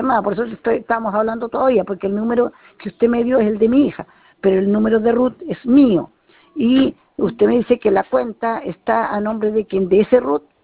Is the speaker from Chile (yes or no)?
yes; Ancud, Los Lagos, Chile; Nosotros somos de Ancud.